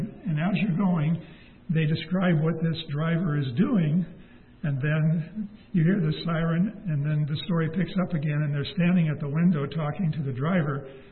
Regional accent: Seattle, Washington, United States; When I was a child growing up in Seattle, there was a program that came on once a week on the radio.

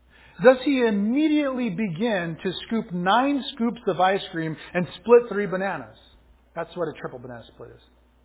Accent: Anaheim, California, United States; For Marissa and I, growing up in Anaheim, it was going to Thrifty's.

